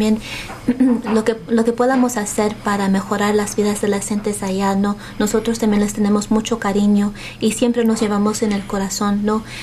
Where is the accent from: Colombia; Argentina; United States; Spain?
United States; born there; Yo nací en Estados Unidos, pero mi familia es mexicana.